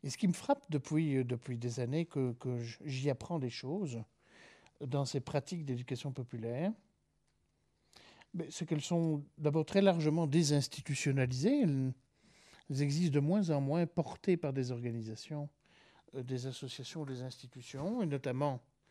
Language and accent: French; Belgium; je viens de Belgique, hein, nul n'est parfait, je suis philosophe nomade.